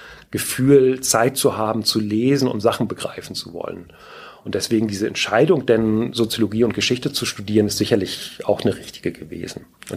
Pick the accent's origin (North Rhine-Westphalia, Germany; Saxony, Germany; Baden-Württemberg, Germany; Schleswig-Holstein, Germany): Schleswig-Holstein, Germany; ich komme aus Schleswig-Holstein